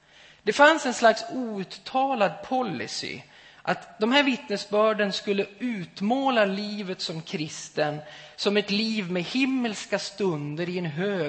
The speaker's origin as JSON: {"language": "Swedish", "region": "Gävleborg County", "country": "Sweden", "tie": "born or raised there", "said": "I en av våra så kallade pissbäckar hemma i Hälsingland"}